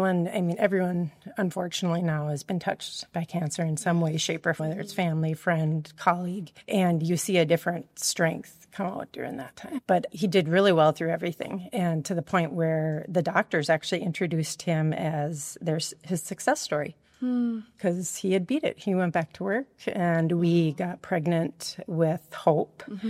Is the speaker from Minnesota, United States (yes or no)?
yes; Cold Spring, Minnesota, United States; I am from this area. I grew up in Cold Spring, went to Ricori.